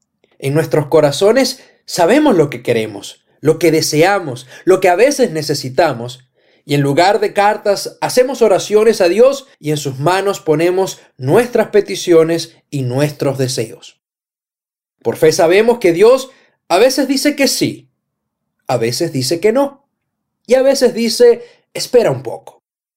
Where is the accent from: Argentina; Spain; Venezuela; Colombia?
Venezuela; En mi país, Venezuela, antes de la Navidad, acostumbrábamos a escribir cartas al niño